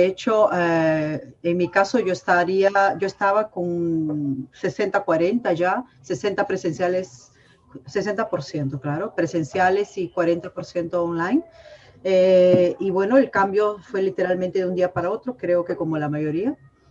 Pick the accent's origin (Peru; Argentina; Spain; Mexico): Peru; soy peruana y soy cevichera